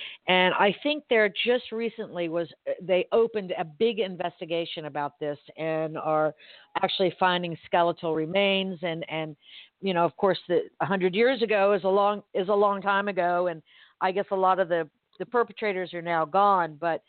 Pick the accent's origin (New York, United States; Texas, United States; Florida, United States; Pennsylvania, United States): Florida, United States; Miami; I'm from Miami originally